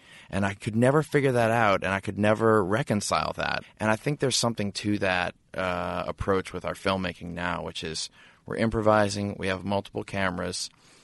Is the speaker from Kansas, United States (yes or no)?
no; New Orleans, Louisiana, United States; So there are these two brothers that we grew up with in New Orleans.